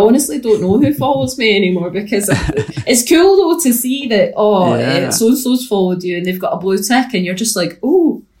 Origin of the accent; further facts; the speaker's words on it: Scotland, United Kingdom; accent: Scottish; so that people can understand my Scottish accent